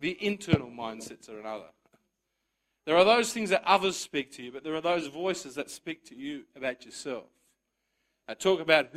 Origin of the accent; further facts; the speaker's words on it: Australia; My parents came here as migrants. I was born in Australia, but my parents both migrated to this country. And I can well still remember as a young boy growing up in Australia when migration was just beginning